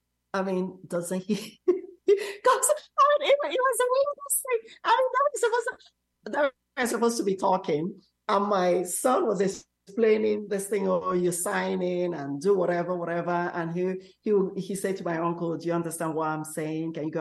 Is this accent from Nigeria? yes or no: yes; Nigeria; English is a second language; now in United States; I grew up in Nigeria. But I guess because I've been in America so long, there is a little bit of an inflection in my accent. And interestingly, my American students tell me I have a deep African, British, and French accent.